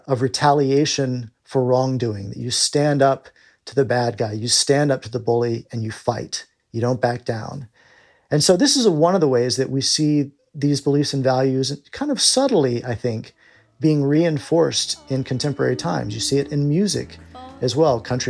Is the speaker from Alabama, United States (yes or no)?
yes; Alabama, United States; It's where I grew up in Alabama. You learn to say yes, ma'am, and no, sir, and please, and thank you, and pardon me.